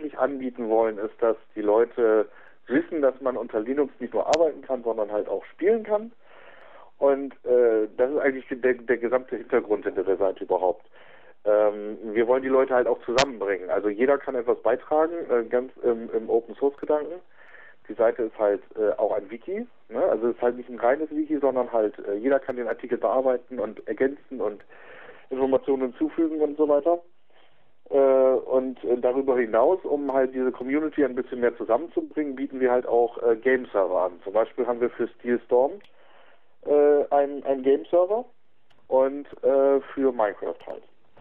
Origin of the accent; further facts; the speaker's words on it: Northern Germany, Germany; Ja, ich komme wie du aus dem Norden. Ich wohne in der Nähe von Bremen, bin 30 Jahre alt